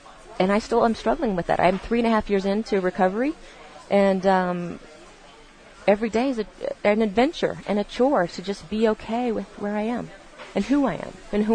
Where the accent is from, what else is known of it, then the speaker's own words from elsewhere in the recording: Virginia, United States; Or is it because I grew up gay in Virginia in a small town?